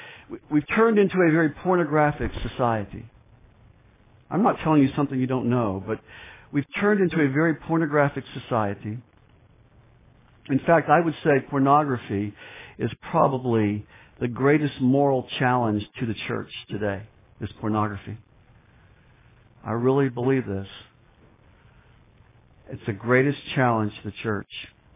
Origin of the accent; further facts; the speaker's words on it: United States; If there's something that's pleasurable, I as an American have a right to it.